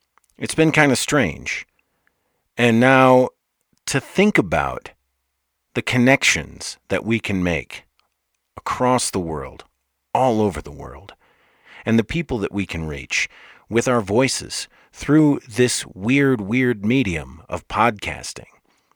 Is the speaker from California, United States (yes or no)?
no; Michigan, United States; I'm from Michigan originally. Okay. And so I have kind of that Midwestern Eastern sort of understanding